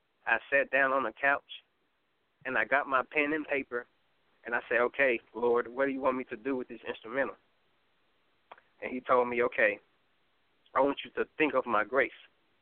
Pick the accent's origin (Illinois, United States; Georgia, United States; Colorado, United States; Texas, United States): Texas, United States; Dallas; as you know, and I am a gospel hip-hop artist. And I'm 25 years old. I'm from Dallas, Texas.